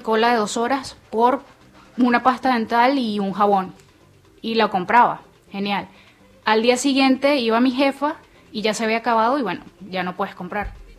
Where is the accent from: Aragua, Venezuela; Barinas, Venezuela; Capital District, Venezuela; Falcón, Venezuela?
Capital District, Venezuela; Caracas; now in Argentina; yo justamente vengo de Catia, que es una de las zonas más populares de allá, por decirlo así, algo parecido a la Villa 31